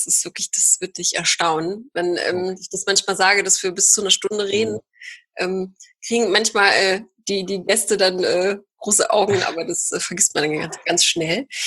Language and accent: German; North Rhine-Westphalia, Germany; Ich komme ja eigentlich aus NRW